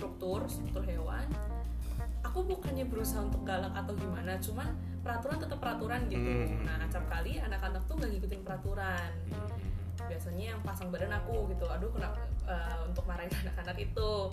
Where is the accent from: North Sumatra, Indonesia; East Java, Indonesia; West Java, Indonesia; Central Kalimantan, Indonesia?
East Java, Indonesia; Madiun; Asli Madiun.